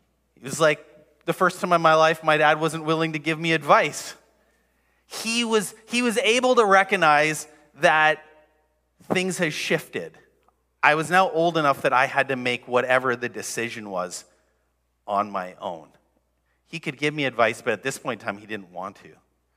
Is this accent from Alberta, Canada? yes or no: no; North Delta, British Columbia, Canada; I grew up mainly in the Lower Mainland, North Delta. But I did majority of my college years in Minneapolis.